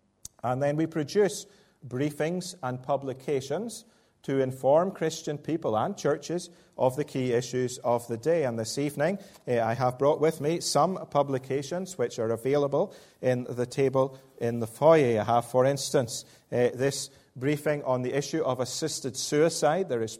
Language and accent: English; Dundee, Scotland, United Kingdom; now in Northern Ireland, United Kingdom; I am a Scotsman by birth. I did grow up in Dundee or near Dundee on the east coast of Scotland, but it's my joy and delight to live in Northern Ireland